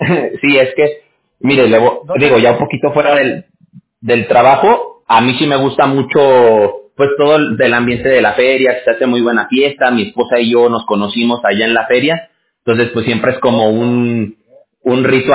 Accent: Mexico City, Mexico; born there; also born or lived in Aguascalientes; Yo nací en la Ciudad de México, pero yo viví mucho tiempo en Aguascalientes.

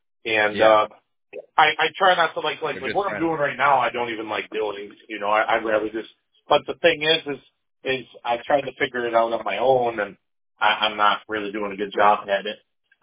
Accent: Tehachapi, California, United States; now in Michigan, United States; I'm originally from Tehachapi, California.

